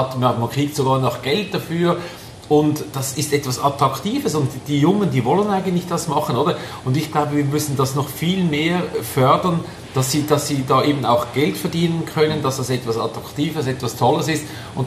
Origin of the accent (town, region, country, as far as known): Switzerland